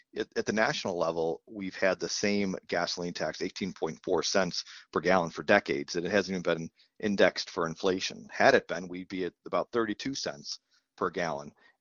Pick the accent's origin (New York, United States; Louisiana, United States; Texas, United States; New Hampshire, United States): New York, United States; I grew up near in Western New York, where they've been trying to replace the Peace Bridge for 30 years.